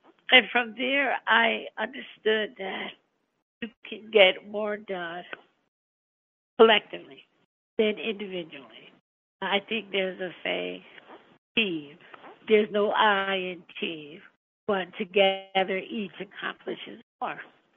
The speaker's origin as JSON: {"language": "English", "region": "Connecticut", "country": "United States", "tie": "born or raised there", "said": "So I grew up in Brookside. I grew up in Brookside in the early 60s. I lived there for 16 years."}